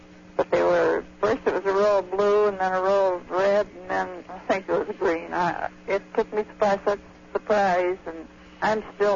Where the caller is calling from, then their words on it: Portland, United States; I'm calling from Portland.